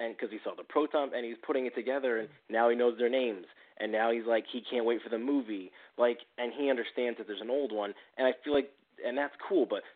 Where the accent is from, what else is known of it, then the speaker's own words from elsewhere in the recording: Connecticut, United States; I am from Connecticut.